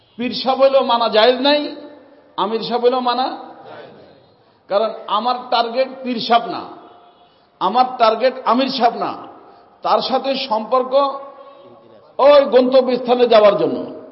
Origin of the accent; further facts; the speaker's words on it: Faridpur, Dhaka Division, Bangladesh; কারণ আমার বাড়ি তো ফরিদপুরে, কারণ ফরিদপুরে পীরের অভাব নাই, অনেক বেশি পীর ফরিদপুরে।